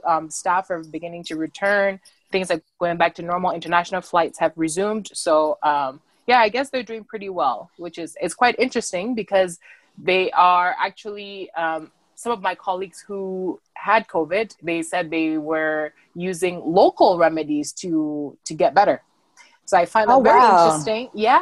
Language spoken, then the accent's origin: English; Cameroon; now in United States; So I was born and raised in Cameroon. My family is from the Anglophone side.